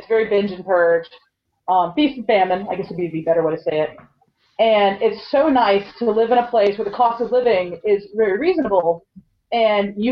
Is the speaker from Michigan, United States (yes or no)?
no; Atlanta, Georgia, United States; now in Athens, United States; Yeah, I grew up in Atlanta and I now live in Athens, Georgia.